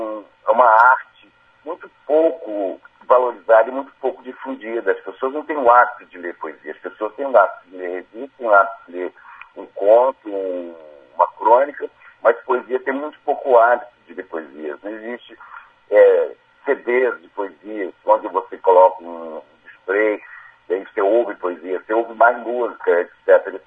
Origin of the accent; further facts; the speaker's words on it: Rio de Janeiro, Brazil; born there; now in Vitória, Brazil; Nasci no Rio de Janeiro, mas estou aqui em Vitória desde 1990.